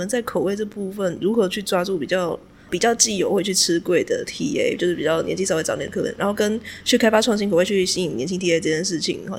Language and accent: Chinese; southern Taiwan, Taiwan; 因为我是南部人